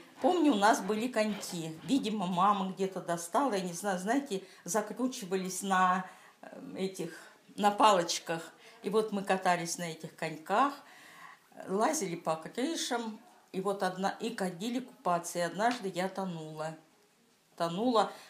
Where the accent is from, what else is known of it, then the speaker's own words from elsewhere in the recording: Novokuznetsk, Kemerovo Oblast, Russia; born there; Так, я родилась в 1941 году, 28 июля, в городе Сталинске. Теперь он называется Новокузнецк.